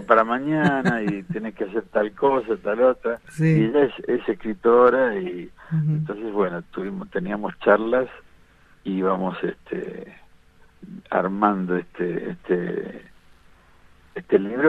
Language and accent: Spanish; Buenos Aires, Argentina; also born or lived in Italy; hay montones de situaciones desde que nací, que yo estaba en Italia